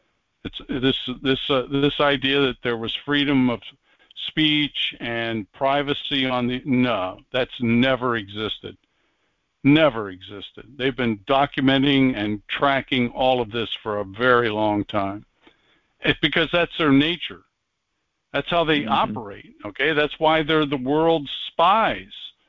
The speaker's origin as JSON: {"language": "English", "region": "Pennsylvania", "country": "United States", "tie": "born or raised there", "said": "I said, that's not far from where I grew up."}